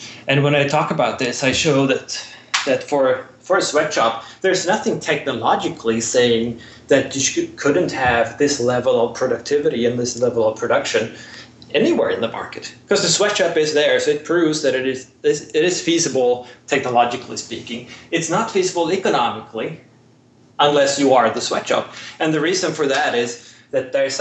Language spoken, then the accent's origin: English; Sweden; English is a second language; as would be the case in, for instance, Sweden, my home country, they don't have 5 weeks of paid vacation